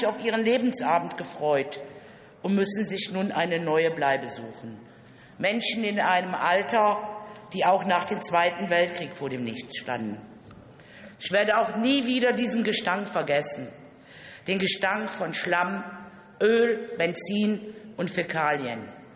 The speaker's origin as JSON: {"language": "German", "region": "North Rhine-Westphalia", "country": "Germany", "tie": "born or raised there", "said": "Auch in meiner Heimat, der Städteregion Aachen, wütete das Hochwasser."}